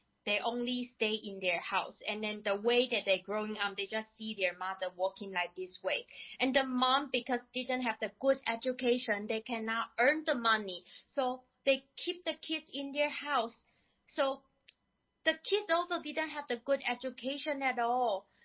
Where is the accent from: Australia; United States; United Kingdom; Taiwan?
Taiwan; English is a second language; I come from Taiwan